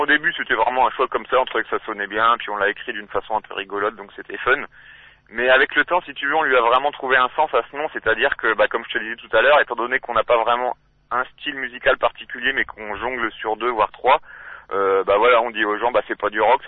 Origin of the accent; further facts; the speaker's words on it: Amiens, Hauts-de-France, France; Nous sommes d'Amiens. Ça se trouve dans la Picardie lointaine. Voilà, c'est la capitale de la Picardie, dans la Somme.